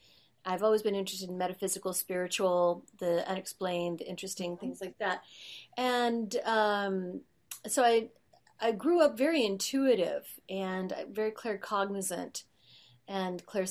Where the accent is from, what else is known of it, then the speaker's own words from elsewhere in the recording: Overland Park, Kansas, United States; but I was growing up in Overland Park, Kansas, and in Overland Park, Kansas, it's really suburban.